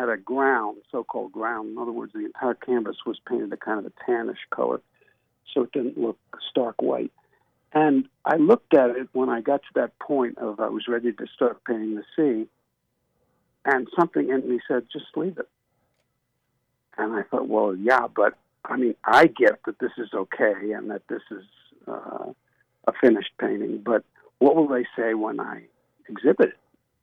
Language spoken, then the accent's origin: English; Brooklyn, New York, United States; When I was in nursery school, going back a few years, in Brooklyn, I was born in Brooklyn. I spent the first 5 years of my life in Brooklyn.